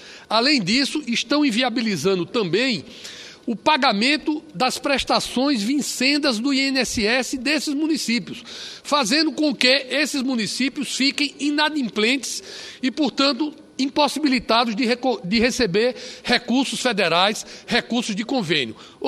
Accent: Roraima, Brazil; o município de Alto Alegre, lá no meu estado de Roraima

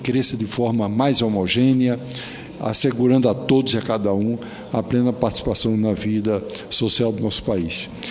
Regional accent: Northeast Region, Brazil; Vossa Excelência, que é, como eu, também nordestino

